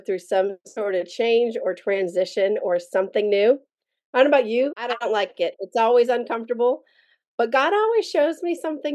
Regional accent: Maine, United States; also born or lived in Tennessee; Born and raised in Maine, moved to Tennessee, and then in Tennessee, moved around based on whatever the Lord was asking us to do. And then we moved back to Maine

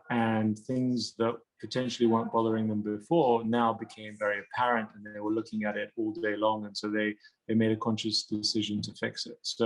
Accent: London, United Kingdom; also born or lived in Iran; I was actually born in Iran, so I wasn't born in London. We left Iran when I was very young. I was 3 years old when we left. So yes, I was raised in London.

